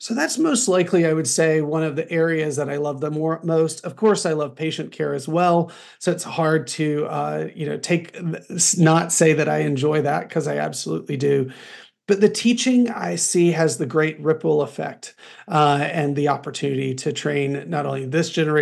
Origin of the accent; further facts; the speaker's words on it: North Carolina, United States; I'm from North Carolina, so I have a lot of affinity to the school there.